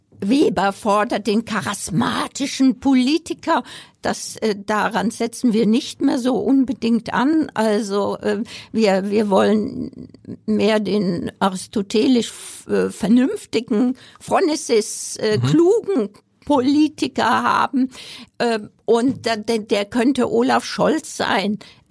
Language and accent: German; Heidelberg, Baden-Württemberg, Germany; also born or lived in Bavaria; Ich komme ja aus Heidelberg, ja.